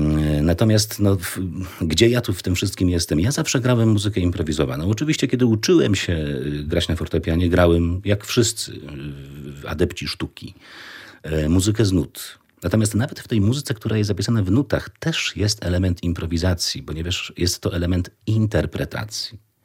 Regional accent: Kraków, Lesser Poland, Poland; born there; also born or lived in Warsaw; now in Lublin, Poland; Ja jestem pewnie lubelakiem z wyboru. Kraków z urodzenia, po drodze warszawiak. 13 lat w Warszawie, aż w końcu wylądowałem w Lublinie. No teraz mieszkam akurat pod Lublinem, ale cały czas się czuję mocno z tym miastem związany.

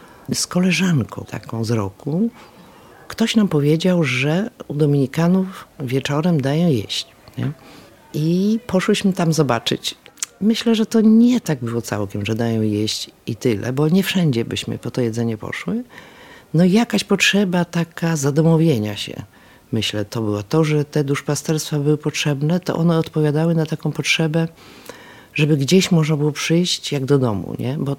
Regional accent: Szczecin, West Pomeranian Voivodeship, Poland; moved away as an adult; Ja tu przyjechałam ze Szczecina. 74.

